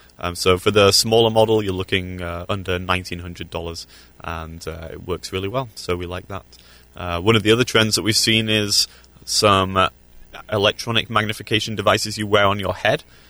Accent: Yorkshire and the Humber, United Kingdom; now in United States; I'm from Yorkshire in the north of England.

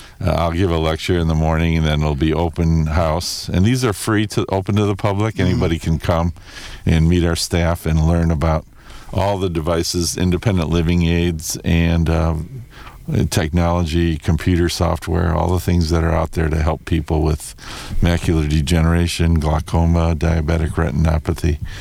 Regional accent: Des Plaines, Illinois, United States; Des Plaines, which is my hometown

